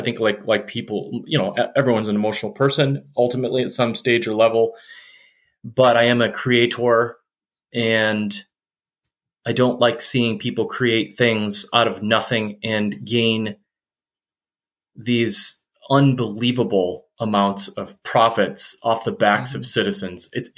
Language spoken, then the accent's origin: English; Michigan, United States; So I grew up in the Western Michigan area, and I grew up in a normal family.